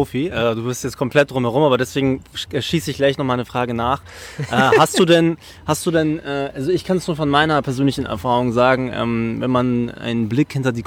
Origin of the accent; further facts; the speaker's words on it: Hamburg, Germany; aus Hamburg.